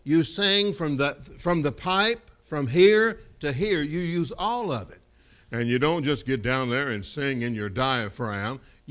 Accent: Kentucky, United States; I grew up in Kentucky, as I told you this morning, and I love music, love to sing, and I started hanging around the local radio station

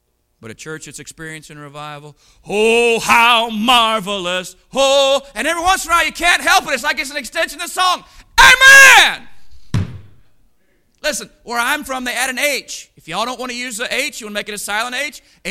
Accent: Pensacola, Florida, United States; I'm from Pensacola, right down the road, about 10 miles down the road is Brownsville.

